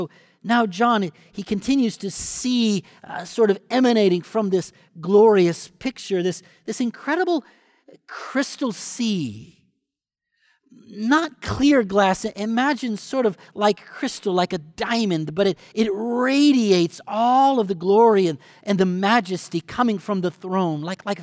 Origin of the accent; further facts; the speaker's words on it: Michigan, United States; As a child, I grew up in Michigan.